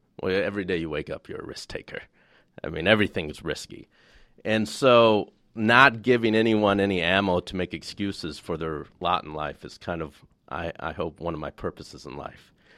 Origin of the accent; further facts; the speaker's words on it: Flint, Michigan, United States; I've seen them physically growing up in Flint, Michigan, when we don't address the real issues.